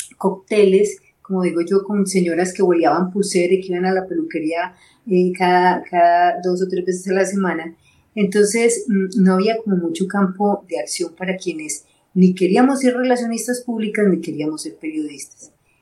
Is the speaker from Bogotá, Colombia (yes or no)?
no; Medellín, Antioquia, Colombia; yo soy de Medellín, soy paisa. Entonces sí, sí. Hay que situarnos en esta ciudad.